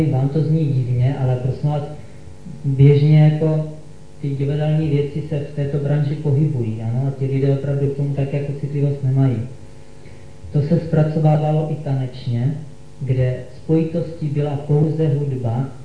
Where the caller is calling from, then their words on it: Brno, South Moravian Region, Czechia